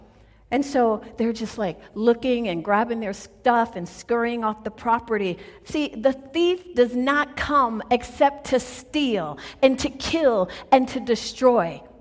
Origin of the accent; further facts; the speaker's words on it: New York, United States; Now, a lot of you guys know I grew up in New York, so I got a little hood in me, okay?